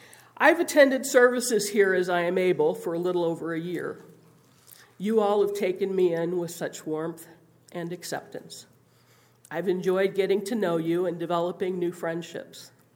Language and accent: English; Iowa, United States; also born or lived in Wisconsin; I was born and raised mainly in Iowa with Dunkard Brethren roots on my mother's side. My dad pastored small Baptist congregations that couldn't afford to pay a pastor full time. We moved a lot.